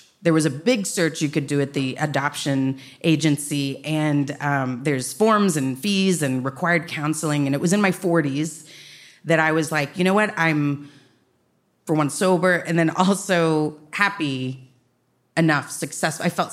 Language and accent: English; Dallas, Texas, United States; and I'm from Dallas, and I was like, oh, so close.